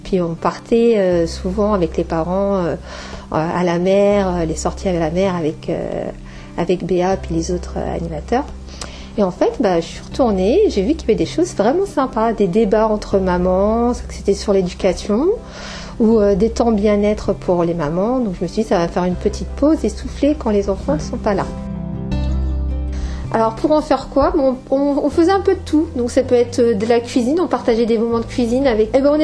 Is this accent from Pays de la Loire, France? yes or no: yes; Allonnes, Pays de la Loire, France; moi je suis d'Allonne, je suis née au Mans.